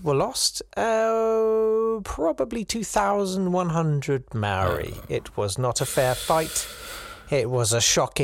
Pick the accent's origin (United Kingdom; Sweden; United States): United Kingdom; England; Why can't I be proud of being English?